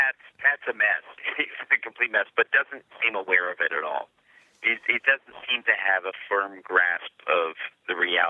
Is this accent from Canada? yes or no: yes; Canada; I'm from Canada.